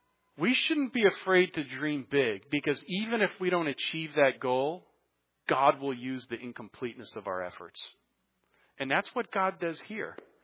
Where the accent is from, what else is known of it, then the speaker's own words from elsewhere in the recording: Hartford, Connecticut, United States; also born or lived in South Carolina; by the way, I'm from Hartford, Connecticut, graduated East of Connecticut. Since I've mentioned this, I'll give you the bio. I lived in South Carolina for 17 years and came back to Connecticut 8 years ago.